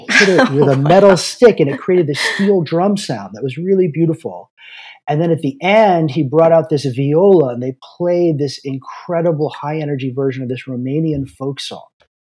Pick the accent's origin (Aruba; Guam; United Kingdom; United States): Aruba; I grew up in Aruba, which is was part of the Netherlands Antilles at the time.